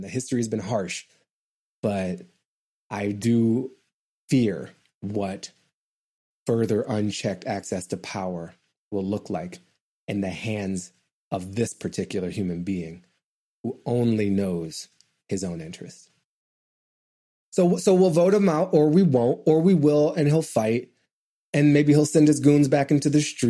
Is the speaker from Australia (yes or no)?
yes; Australia; And I think as a non-American, as an Aussie, like, I appreciate your good wishes.